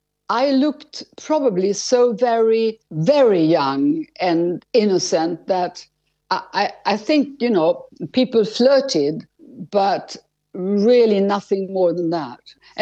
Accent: Sweden; moved away as an adult; you have to remember, I came from Sweden and I'd never lived with anyone.

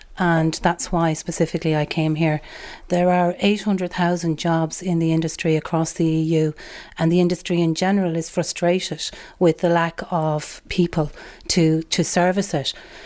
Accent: Tuam, Connacht, Ireland; I'm from Tuam and I'm studying digital media and society.

